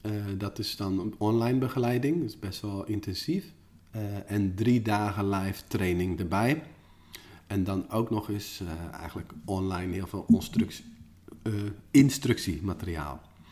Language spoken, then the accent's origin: Dutch; Netherlands; And this Dutchie lives near the windmills.